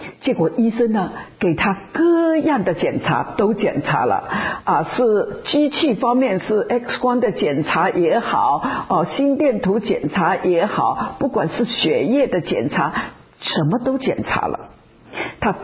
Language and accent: Chinese; China; 我们中国人他很欢喜写当一个人过世了送花圈